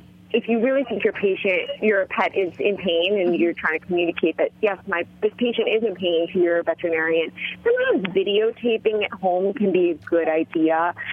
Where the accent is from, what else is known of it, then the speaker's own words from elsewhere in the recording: New York, United States; But I'm a New Yorker at heart, and I grew up here, so I have to say I get my people.